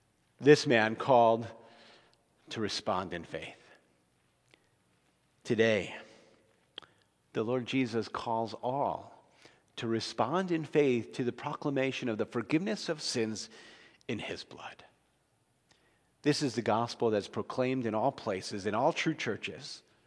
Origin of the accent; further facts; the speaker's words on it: New Jersey, United States; Growing up in New Jersey, there was the Jersey Devil, right?